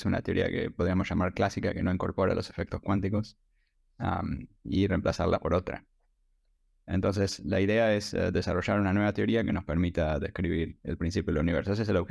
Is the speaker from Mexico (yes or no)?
no; Argentina; moved away as an adult; now in United States; Nací en Argentina, me eduqué en Argentina.